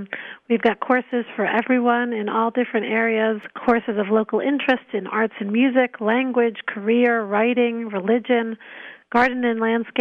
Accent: Manhattan, New York, United States; We are, but not driving in it.

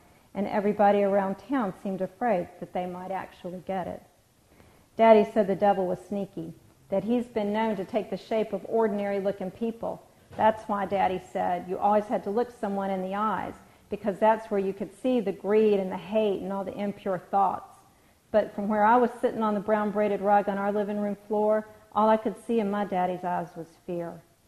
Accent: Nashville, Tennessee, United States; So even though we grew up in Nashville, we spent many of our weekends and almost all of our summer out on Old Hickory Lake with Nana and Pop

